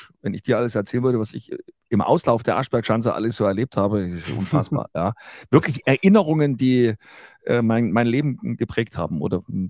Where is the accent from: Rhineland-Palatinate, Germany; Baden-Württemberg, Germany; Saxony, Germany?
Saxony, Germany; Klingenthal; now in Leipzig, Germany; ich komme aus Klingenthal.